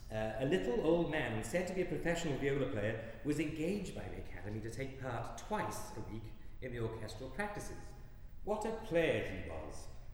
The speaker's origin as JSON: {"language": "English", "town": "Cardiff", "region": "Wales", "country": "United Kingdom", "tie": "born or raised there", "said": "premiered in 1925 in my hometown of Cardiff"}